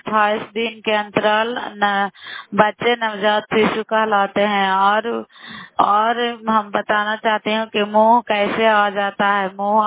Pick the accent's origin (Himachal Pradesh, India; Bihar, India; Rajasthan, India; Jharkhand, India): Bihar, India; नालंदा जिला कराई ब्लॉक की निवासी हूँ।